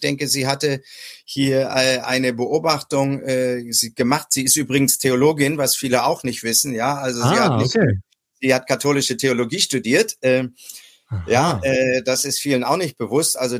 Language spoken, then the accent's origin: German; Germany; now in Austria; da ich als Ausländer in einem anderen Land lebe. Ich lebe in Österreich, das heißt, ich bin als Deutscher, der in Österreich lebt